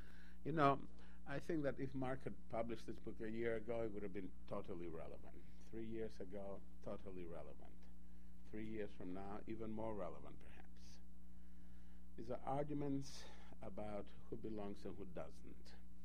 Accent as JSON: {"language": "English", "town": "Patras", "region": "Western Greece", "country": "Greece", "tie": "born or raised there", "said": "in my hometown of Patras"}